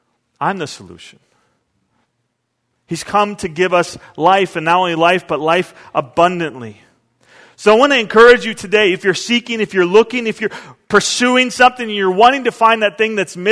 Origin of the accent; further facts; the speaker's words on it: United States; And maybe it's because I'm American, but 12 ounces is not enough ounces